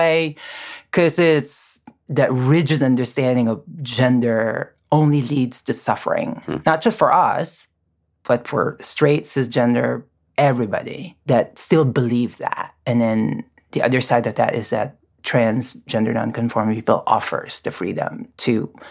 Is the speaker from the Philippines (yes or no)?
yes; Philippines; I'm born and raised in the Philippines. This is a country and culture that have a long history of gender fluidity.